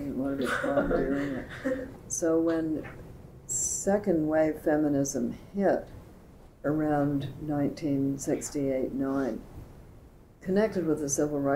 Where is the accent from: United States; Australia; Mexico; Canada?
Canada; It wasn't my experience as a Canadian person